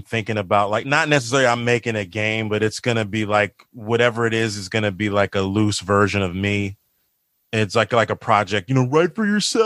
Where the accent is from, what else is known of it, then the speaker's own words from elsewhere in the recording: Maryland, United States; Listening to Paul Mooney, Martin Lawrence, he's from my hometown area in PG County